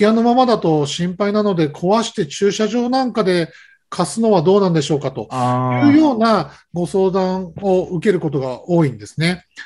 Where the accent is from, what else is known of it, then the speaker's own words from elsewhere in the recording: Ota, Gunma, Japan; now in Yokohama, Japan; 私なんかもですね、群馬県の太田市の出身なんですけど、横浜に今住んでますから